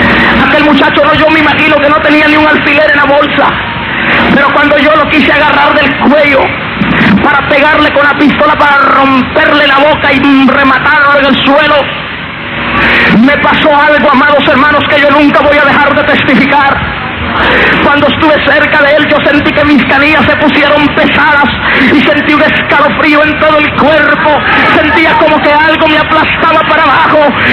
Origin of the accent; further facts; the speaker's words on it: Guatemala; cuando regresé a Guatemala, llegué a mi pueblo.